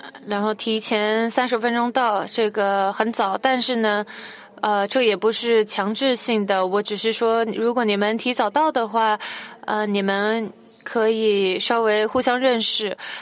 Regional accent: Uruguay; Chinese is a second language; 我是从乌拉圭来的。

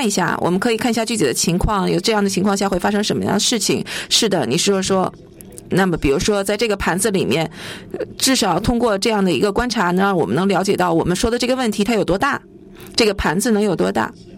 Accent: Australia; 我是来自澳大利亚的。

